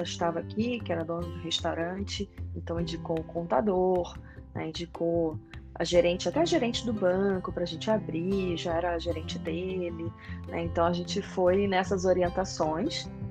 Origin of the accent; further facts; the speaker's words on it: Rio de Janeiro, Brazil; eu sou do Rio de Janeiro, e o Rio de Janeiro andava, né, bem perigoso.